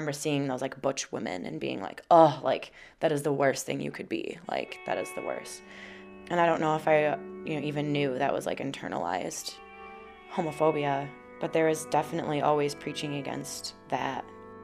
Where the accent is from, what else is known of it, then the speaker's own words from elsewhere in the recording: Hudsonville, Michigan, United States; I'm 27. I grew up in Hudsonville, which is not too far from Grand Rapids.